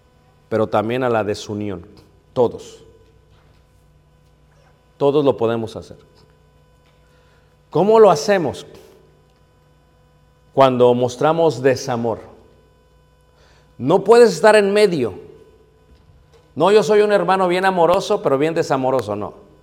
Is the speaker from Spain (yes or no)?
no; El Salvador; imagínate aplicar a Estados Unidos como salvadoreña por asilo político